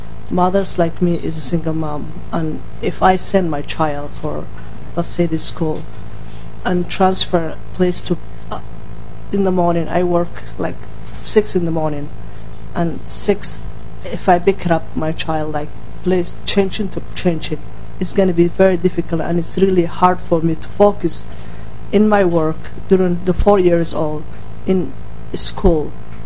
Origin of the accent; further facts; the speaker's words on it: Somalia; English is a second language; now in United States; I'm from Somalia, but I'm American.